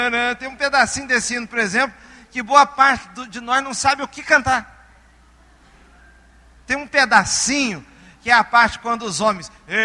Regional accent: Mogi Mirim, São Paulo, Brazil; num ponto de pregação que existia lá na minha cidade, em Moimirim. E eu era jovenzinho, adolescente para jovem.

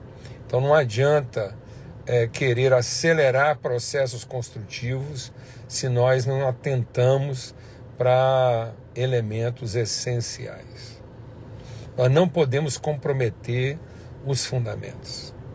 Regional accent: Brazil; nós, como brasileiros, estamos vivendo um dos momentos mais intensos

